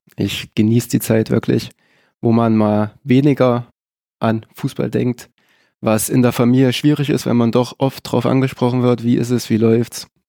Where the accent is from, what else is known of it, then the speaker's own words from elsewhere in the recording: Gera, Thuringia, Germany; born there; Ich bin in Gera geboren, ja.